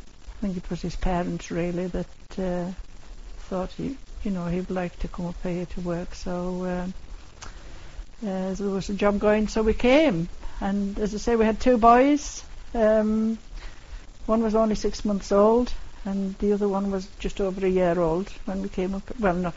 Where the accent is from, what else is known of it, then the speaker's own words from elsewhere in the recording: Kirkby Thore, North West England, United Kingdom; We came from Kirbythor, which was in the Eden Valley.